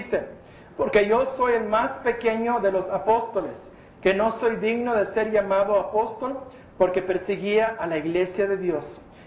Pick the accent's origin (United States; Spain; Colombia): United States; born there; porque yo nací en los Estados Unidos